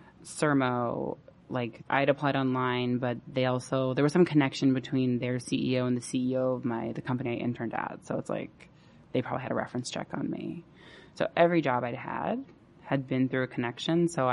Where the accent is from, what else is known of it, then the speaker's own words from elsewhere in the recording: California, United States; I mean, I grew up in the Bay Area, but I'd never lived in San Francisco proper.